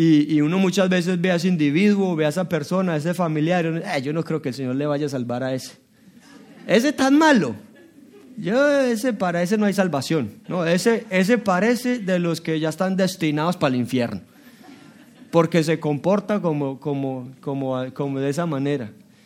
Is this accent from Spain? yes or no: no; Colombia; Yo soy de Colombia